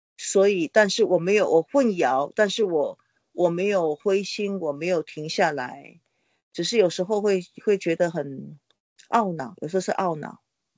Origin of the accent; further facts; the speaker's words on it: Taiwan; 所以我身为一个台湾人，马上就想到我自己的地方很多问题